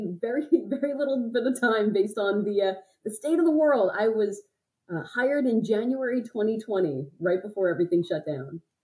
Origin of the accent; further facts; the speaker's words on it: Philadelphia, Pennsylvania, United States; also born or lived in New England / Los Angeles; I lived in New England for college. I lived in LA. Born and raised in Philadelphia. So I've been on both coasts.